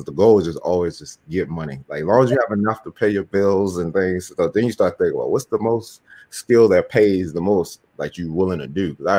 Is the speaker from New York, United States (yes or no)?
no; Baltimore, Maryland, United States; I think because growing up in Baltimore is always like limited options, like far as what you can do, like even like career wise.